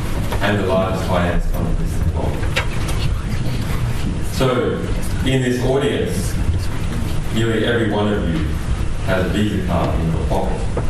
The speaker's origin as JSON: {"language": "English", "country": "Australia", "said": "That reaction occurred only because I am an Australian citizen."}